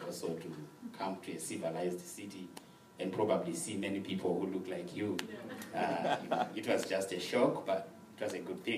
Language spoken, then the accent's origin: English; Zimbabwe; Well, I am from Zimbabwe. So Zimbabwe is right down in southern Africa.